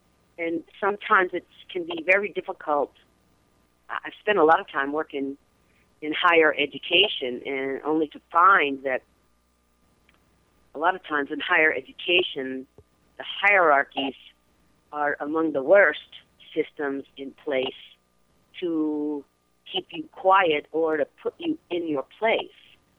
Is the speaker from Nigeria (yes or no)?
no; the South, United States; how has growing up in the South influenced my voice